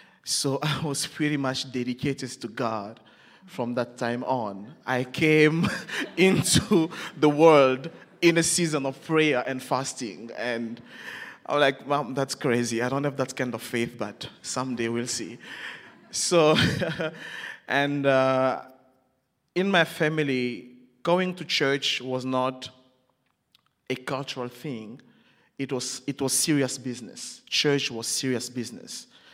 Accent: southern provinces, DR Congo; so I was born and raised in the Congo, DRC, Central Africa, in the southern provinces of the Congo. And so I'm the last born of seven, and I grew up in a very crowded house.

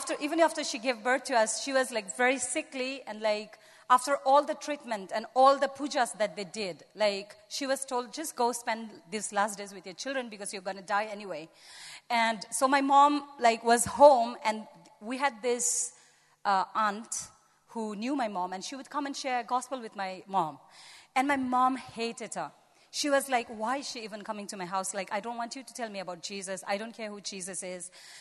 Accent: Bhutan; English is a second language; I'm from Bhutan, so If some of you don't know where Bhutan is, it's in southeast side of Asia. It's between China, Nepal, and India.

